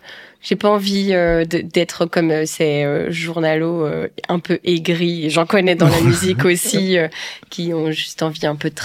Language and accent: French; Belgium; moi, en tant que Belge